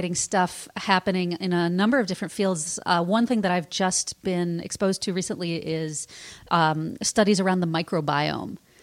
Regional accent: Chicago, Illinois, United States; And my hometown newspaper in Chicago was running a 4-part article series on genetic engineering.

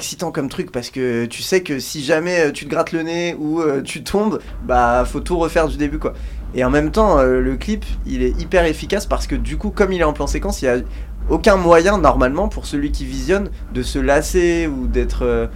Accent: Villefontaine, Auvergne-Rhône-Alpes, France; Moi, je pars vraiment de très peu de choses, d'une ville très petite, de la périphérie... Enfin, du Nord-Isère, quoi, je viens de Villefontaine. Donc déjà, tu vois, j'ai pas grandi à Grenoble

